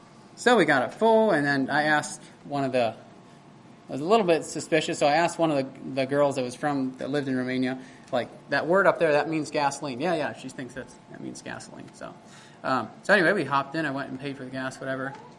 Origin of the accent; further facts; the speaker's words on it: United States; Where are you from? Oh, we're from the United States.